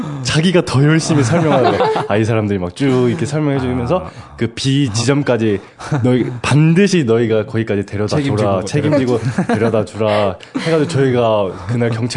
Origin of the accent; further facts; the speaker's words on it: South Korea; 이제 한국에서 왔는데 한국에서 온 자원봉사자들인데